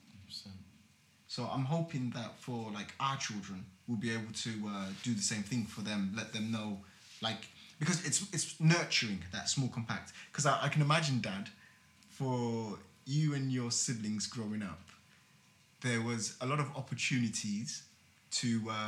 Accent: England, United Kingdom; growing up in England, the UK, it's tiny. It's so tiny.

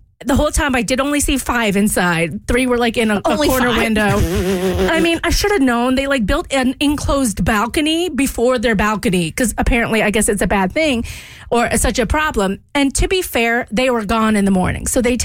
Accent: Georgia, United States; also born or lived in Louisiana; Now, I grew up in Georgia and Louisiana, so I've learned to like live symbiotically or in harmony kind of with the spiders.

